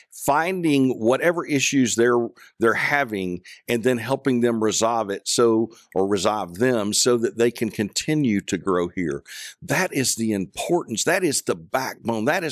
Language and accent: English; Nashville, Arkansas, United States; I grew up a person in Nashville, Arkansas. And in fact, probably the only person in Arkansas that had a Green Bay Packers Sears jacket when I was going to grade school.